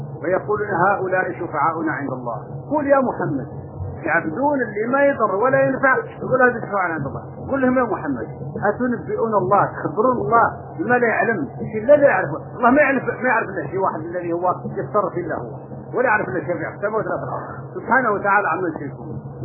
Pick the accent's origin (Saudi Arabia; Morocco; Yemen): Morocco; born there; moved away as an adult; تعرفون أنا ولدت في المغرب لكن طول عمرنا في الشرق، ذهبت وأنا ابن 18 سنة